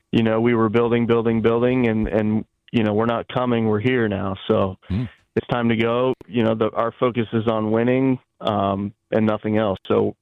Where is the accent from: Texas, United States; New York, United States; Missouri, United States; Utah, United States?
Texas, United States; Houston; also born or lived in Detroit; I was born in Detroit, but I actually grew up in Houston.